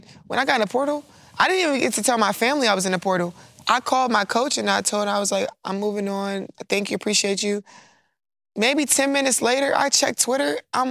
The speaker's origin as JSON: {"language": "English", "town": "Baltimore", "region": "Maryland", "country": "United States", "said": "I'm close to home, so I'm from Baltimore, and Maryland was like 45 minutes away."}